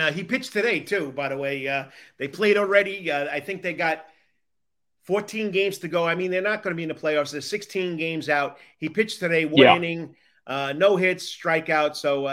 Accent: New York, United States; I haven't been there yet either, and I grew up in New York, but we never made it over to Cooperstown.

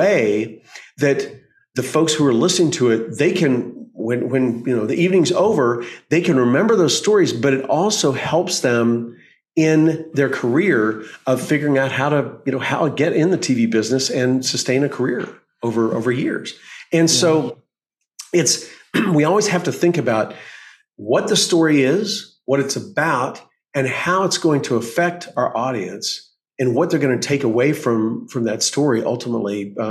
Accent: Oklahoma, United States; also born or lived in California; But the point is that I come back from California. I grew up in Oklahoma

